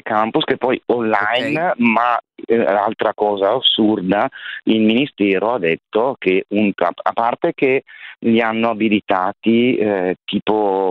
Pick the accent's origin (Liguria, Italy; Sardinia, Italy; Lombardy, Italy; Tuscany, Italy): Lombardy, Italy; Brescia; Sono di Brescia.